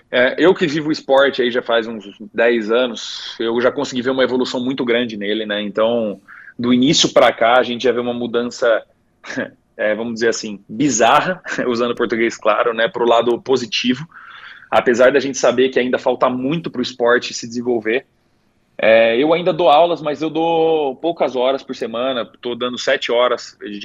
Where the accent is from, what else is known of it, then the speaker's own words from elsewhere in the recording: Araraquara, São Paulo, Brazil; born there; Araraquara, sem dúvida, vai ser carregada comigo, foi o lugar onde eu nasci, então sempre vou carregar junto.